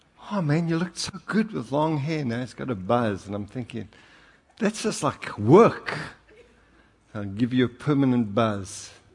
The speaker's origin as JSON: {"language": "English", "country": "South Africa", "accent": "South African", "said": "My South African accent, he couldn't get the word."}